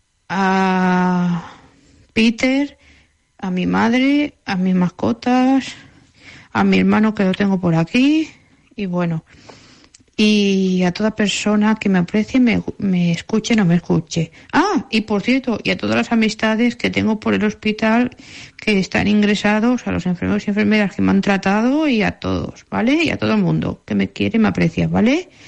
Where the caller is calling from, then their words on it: Gavà, Catalonia, Spain; Hola Jordi